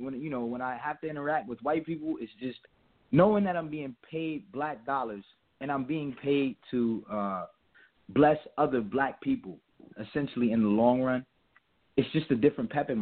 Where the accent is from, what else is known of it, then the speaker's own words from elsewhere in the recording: Plainfield, New Jersey, United States; now in Augusta, United States; And I'm from Plainfield, New Jersey. I'm in Augusta, Georgia, which is a big sharecropping town.